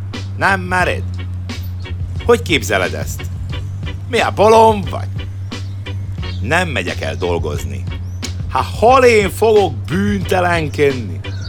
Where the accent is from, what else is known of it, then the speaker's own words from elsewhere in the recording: Dunajská Streda, Trnava Region, Slovakia; Dunaszerdahelyről származom. Szerdáli vagyok egy csomó.